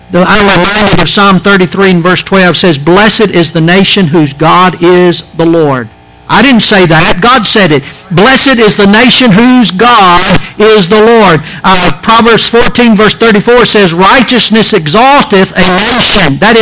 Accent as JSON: {"language": "English", "country": "United States", "said": "But I'm still an American. Listen, no matter how bad things get, I'm proud to be in America"}